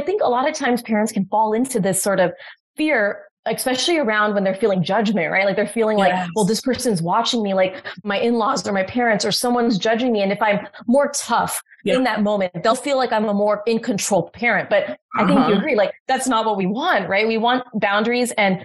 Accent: India; now in United States; I'm Indian American immigrant and it was a very common parenting tactic in our family.

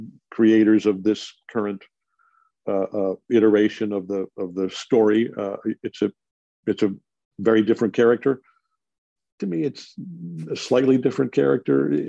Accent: Detroit, Michigan, United States; where I played the coach of my hometown Detroit Tigers.

